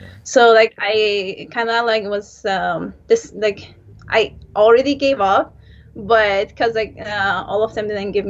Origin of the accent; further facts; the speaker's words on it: Kabul, Afghanistan; English is a second language; also born or lived in Iran; now in Canada; Okay, I grew up in Kabul. I studied like two classes, like first classes in Iran. Then we, like after Taliban left like Kabul, then like we came back to Afghanistan. I was in Afghanistan for like till grade like 11.